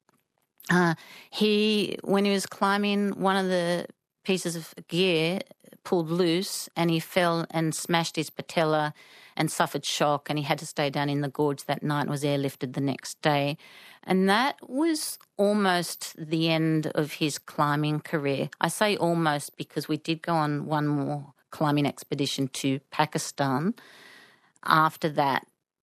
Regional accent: Bathurst, New South Wales, Australia; I was working at a fitness centre in Bathurst, the town where I grew up in New South Wales

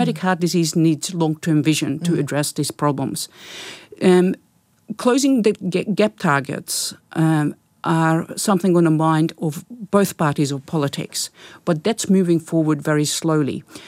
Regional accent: Australia; When I first started attending international conferences and I was identified as an Australian speaker, they kind of looked at me and said, what would you know about rheumatic heart disease? You live in one of the richest countries in the world.

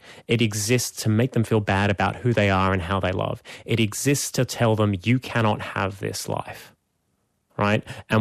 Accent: New South Wales, Australia; I grew up in Erwood.

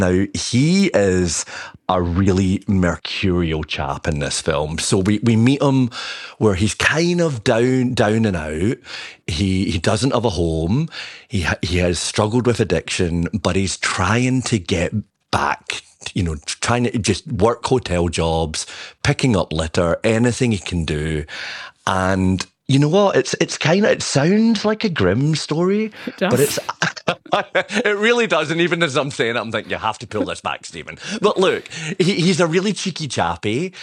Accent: Scotland, United Kingdom; you can tell I'm from Scotland, so I'm going to jump back to the old country

